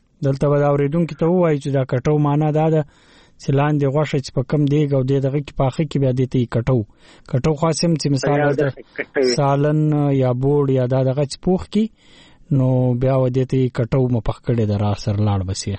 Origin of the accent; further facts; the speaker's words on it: Zhob, Balochistan, Pakistan; ژوب دی بالکل زه د ژوب یم